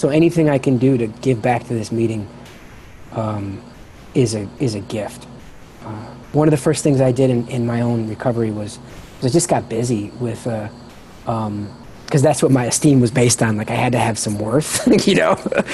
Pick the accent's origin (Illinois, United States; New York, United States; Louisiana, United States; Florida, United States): Illinois, United States; Chicago; I grew up in the Midwest, right, in Chicago.